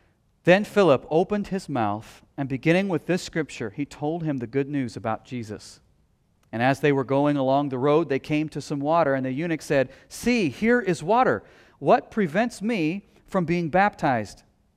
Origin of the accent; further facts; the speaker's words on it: Missouri, United States; I'm from Missouri, so I could say that.